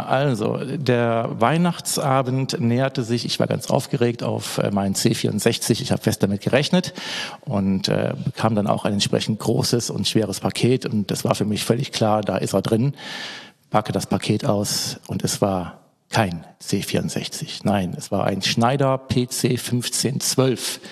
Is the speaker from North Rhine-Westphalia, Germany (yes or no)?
yes; Eschweiler, North Rhine-Westphalia, Germany; born there; das Jahr 72, da bin ich geboren. Also ich gehöre schon zu den Beyond-Opas, mehr oder weniger, bin jetzt 48 und gebürtig aus Eschweiler bei Aachen.